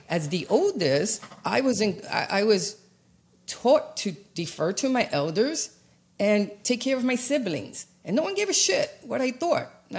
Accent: United States; and I'm an American, born and raised, but the doctors here couldn't help me.

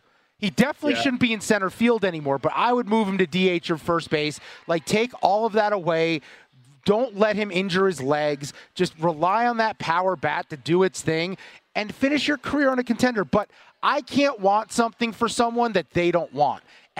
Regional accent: New York, United States; I remember being in my brother's room in my original house I grew up in New York, watching it happen on a TV like this big.

